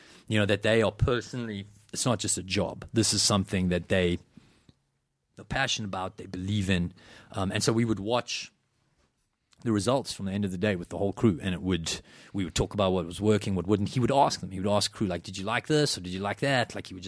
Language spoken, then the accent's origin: English; South Africa; I grew up in South Africa. It doesn't get cold there, you know.